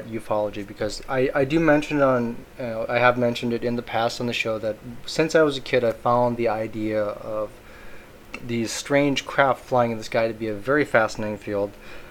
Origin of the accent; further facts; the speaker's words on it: Wisconsin, United States; And here, of course, in my home state of Wisconsin, we seem to have both.